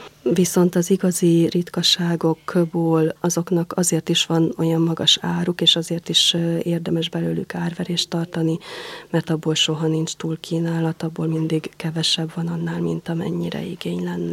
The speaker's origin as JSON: {"language": "Hungarian", "town": "Méra", "region": "Borsod-Abaúj-Zemplén", "country": "Hungary", "tie": "born or raised there", "lives_now": "Esztergom, Hungary", "said": "Gyerekkoromban Mérán, a Hernád völgyében nevelkedtem, és a tanítóképző kapcsán kerültem Esztergomba."}